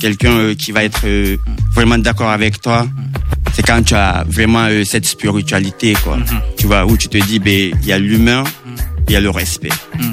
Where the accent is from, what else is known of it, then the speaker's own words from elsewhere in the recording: Conakry, Guinea; Moi, je viens de la commune de Ratoma, précisément Baorai, Simambosia.